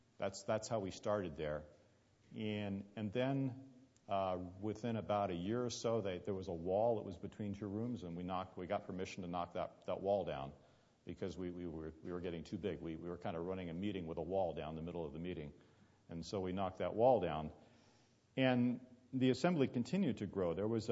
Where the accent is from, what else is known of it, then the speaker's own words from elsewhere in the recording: Burlington, New Jersey, United States; The assembly that I grew up in Burlington, New Jersey, was called Grace and Peace Chapel